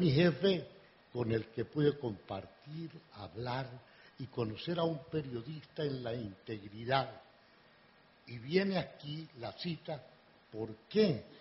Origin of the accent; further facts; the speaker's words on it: Colombia; del entusiasmo, de la berraquera, como dicen en mi tierra, que vayan a escribir la historia de este mundo, de esta Colombia